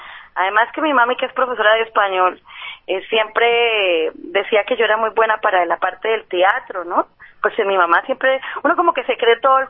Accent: Tunja, Boyacá, Colombia; also born or lived in Yopal / Puerto López / Cumaral; Pues después me crié un poco en Tunja, así como para que sepas más o menos de dónde vienen todas mis raíces.

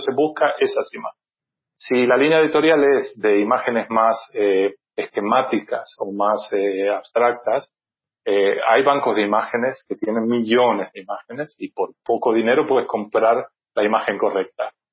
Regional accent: Argentina; born there; moved away; also born or lived in England; yo también soy americano porque nací en América, en Argentina, pero bueno, el americano, como lo llaman aquí, al norteamericano, y el público inglés, sobre todo en esos dos países, yo viví en Inglaterra 10 años

